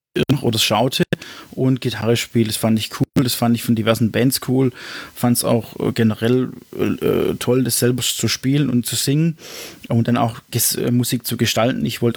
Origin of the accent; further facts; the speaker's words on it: Ochsenburg, Baden-Württemberg, Germany; von dem Ort, wo ich herkomme, aus Ochsenburg.